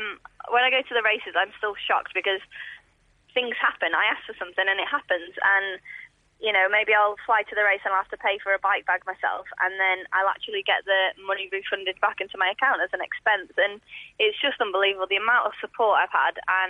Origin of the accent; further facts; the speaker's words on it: United Kingdom; me coming up as a British cyclist